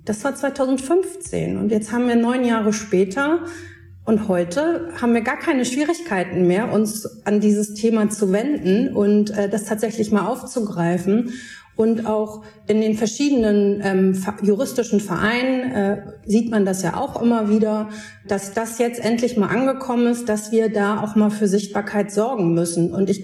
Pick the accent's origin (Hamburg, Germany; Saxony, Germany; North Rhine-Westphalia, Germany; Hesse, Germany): Hamburg, Germany; ich komme aus Hamburg, also auch einer Großstadt